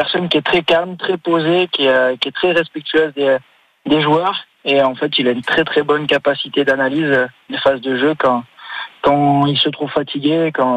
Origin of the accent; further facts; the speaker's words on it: France; en tant que Français